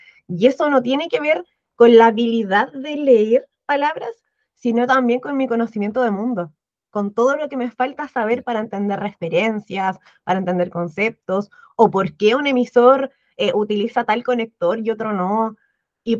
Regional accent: Linares, Maule, Chile; él es de Talca, yo soy de Linares, estamos muy cerquita

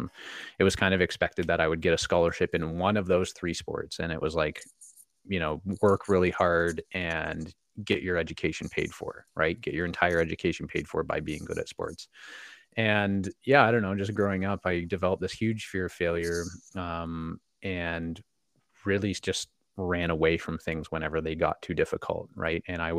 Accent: Tecumseh, Ontario, Canada; I grew up in Tecumseh, Ontario. So for anybody that's in the U.S., that is right across from Detroit, Michigan.

